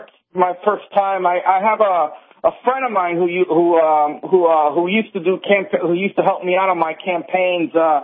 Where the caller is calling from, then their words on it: Orlando, Florida, United States; I'm calling from the Orlando, Florida area.